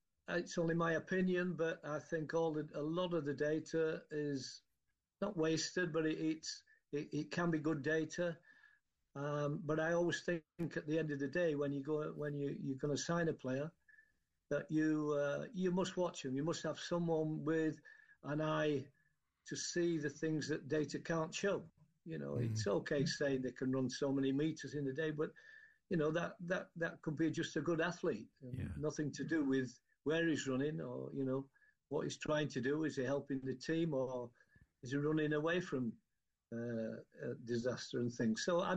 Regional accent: Halifax, Yorkshire and the Humber, United Kingdom; I'd had a haulage business in Halifax, came back to my hometown

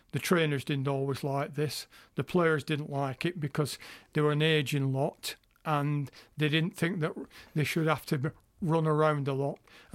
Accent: Withnell, North West England, United Kingdom; I'm from Wythnal.

